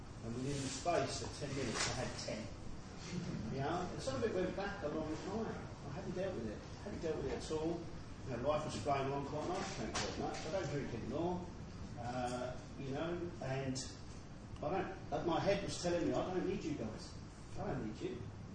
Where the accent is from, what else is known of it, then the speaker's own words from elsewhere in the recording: East of England, United Kingdom; I'm from Milsey in Essex, England, not from London, a little bit further outside.